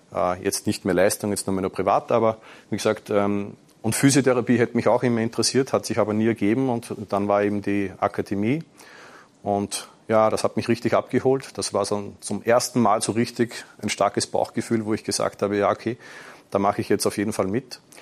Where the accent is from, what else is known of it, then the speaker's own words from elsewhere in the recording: Austria; Ich hoffe, man versteht mich. Ich komme aus Österreich. Ich werde mich bemühen, nicht zu viel Dialekt zu sprechen. Ich werde jetzt im Oktober 46.